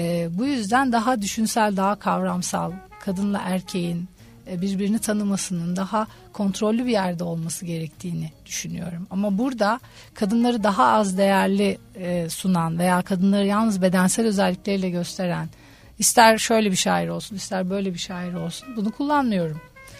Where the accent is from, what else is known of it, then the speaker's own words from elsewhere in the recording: Ankara, Turkey; Bir Ankaralı olarak da konuşayım.